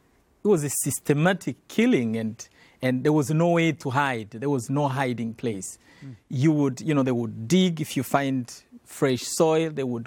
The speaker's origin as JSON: {"language": "English", "region": "Western Province", "country": "Rwanda", "tie": "born or raised there", "said": "I was born in an Adventist family in the western part of that country."}